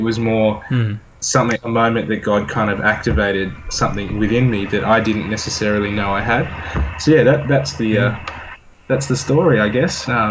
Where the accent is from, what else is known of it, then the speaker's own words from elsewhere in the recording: Australia; Firstly, God, I'm white. Secondly, I'm Australian.